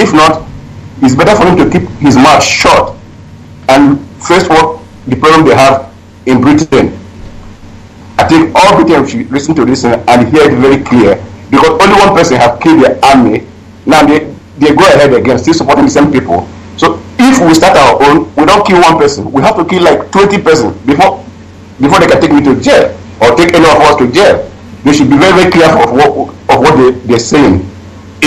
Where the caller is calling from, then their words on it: Sweden; I'm calling from Sweden.